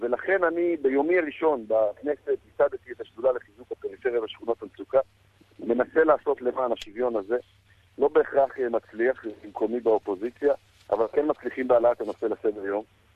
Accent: Safed, Northern District, Israel; אני הגעתי מהפריפריה, משכונת מצוקה בצפת

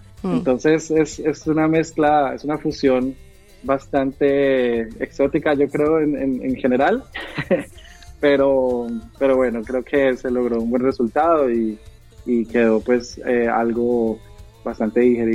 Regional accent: Colombia; Yo quise rescatar muchas cosas de mis raíces, de mi infancia, y mi adolescencia y de donde vengo. Entonces, pues ahí puse muchos elementos de la música colombiana.

